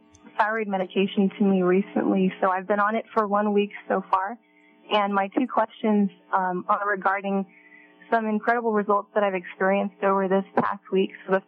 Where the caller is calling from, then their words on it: California, United States; Hi, I'm from the San Francisco Bay Area.